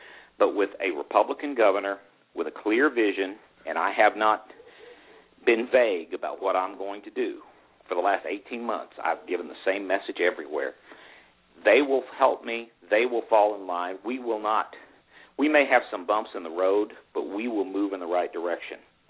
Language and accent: English; Rogers, Arkansas, United States; I grew up in Rogers, Arkansas. I was in public school.